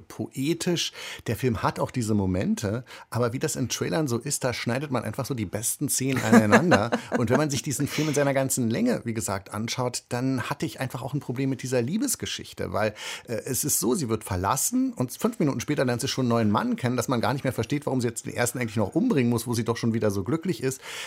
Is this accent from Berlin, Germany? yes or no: yes; Berlin, Germany; für mich als Berliner hochinteressant